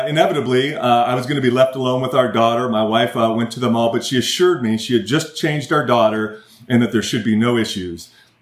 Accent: Michigan, United States; I'm from Michigan. I just despise the Notre Dame Fighting Irish.

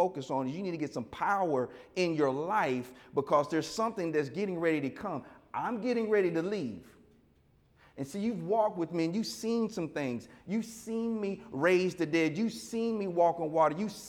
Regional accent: the South, United States; You know, I'm from the South, man.

